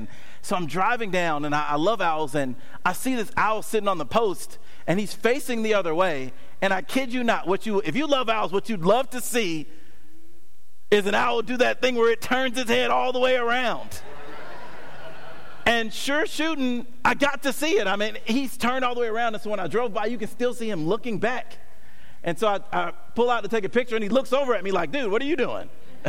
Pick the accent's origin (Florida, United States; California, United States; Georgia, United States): Georgia, United States; Atlanta; I mean, I'm from Atlanta, so I love our teams